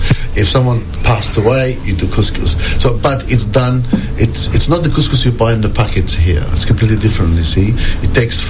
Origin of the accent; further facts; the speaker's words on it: Marseille, Provence-Alpes-Côte d'Azur, France; also born or lived in Algeria; I was born in Algeria and I moved to Marseille when I was little.